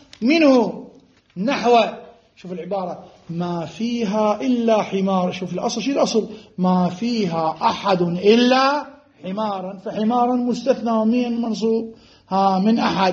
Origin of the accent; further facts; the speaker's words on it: Saudi Arabia; انا من السعوديه